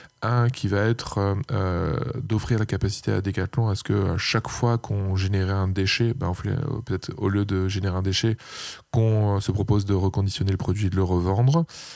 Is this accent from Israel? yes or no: no; Aubagne, Provence-Alpes-Côte d'Azur, France; dans ma région plutôt d'origine, dans les Bouches-du-Rhône, puisque je suis originaire d'Aubagne.